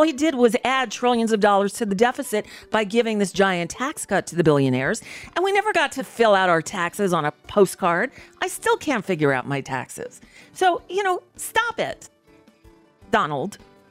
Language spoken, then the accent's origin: English; Florida, United States; But I grew up in South Florida in the 70s, and you got to know it.